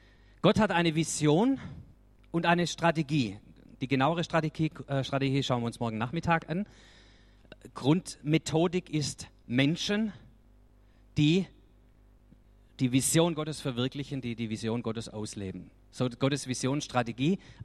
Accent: Swabia, Germany; Zumindest für mich als Schwabe.

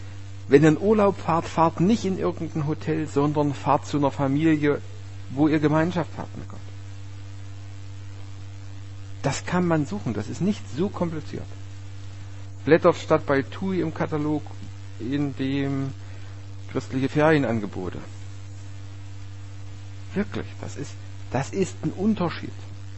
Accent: Saxony, Germany; ich komme aus einem etwas anderen Kulturkreis, muss ich so sagen, als Erzgebirgler.

